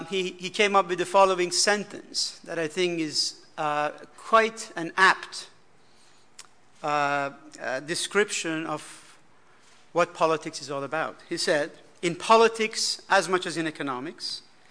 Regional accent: Iran; I am an Iranian by birth. I come from Iran.

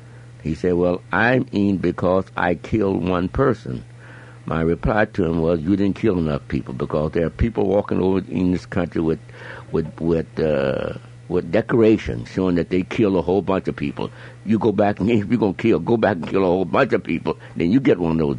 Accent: Arkansas, United States; born there; In Arkansas.

